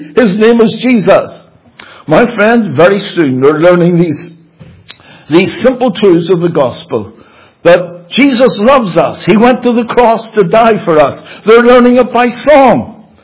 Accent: Belfast, Northern Ireland, United Kingdom; Again, I say, I came from Belfast.

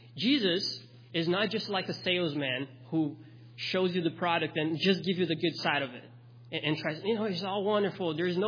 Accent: Brazil; I grew up in Brazil.

